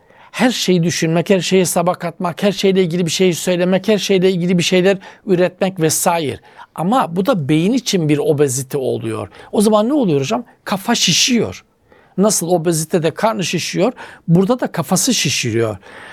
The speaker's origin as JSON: {"language": "Turkish", "region": "Black Sea Region", "country": "Turkey", "said": "Bizim Karadeniz'de hocam biraz şey olacak. Yerel ağız argo değil ama yerel ağız af kurdur derler hocam böylelerine."}